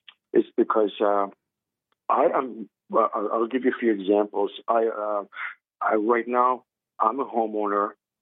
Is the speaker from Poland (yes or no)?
no; Iran; now in United States; I'm from Iran.